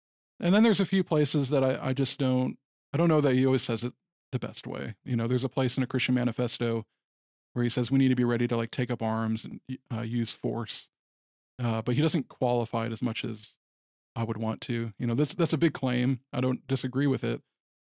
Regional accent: Michigan, United States; where I grew up in Michigan and maybe here, that wasn't as much of a danger as I've seen maybe in the American South

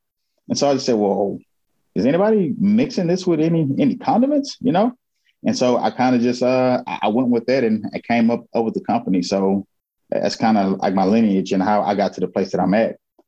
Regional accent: Houston, Texas, United States; now in Shreveport, United States; Well, I'm based out of Shreveport, Louisiana. I'm from Houston, Texas, actually.

